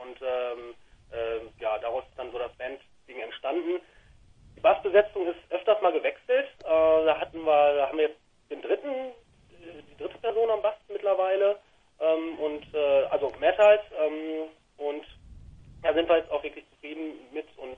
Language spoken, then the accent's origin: German; Bielefeld, North Rhine-Westphalia, Germany; aus Bielefeld und wir kommen aus Bielefeld. Ein paar von uns wohnen 5 Kilometer weit entfernt hier oder 10 Kilometer weit entfernt nebenan, in Werther praktisch, aber wir kommen schon aus Bielefeld, ja.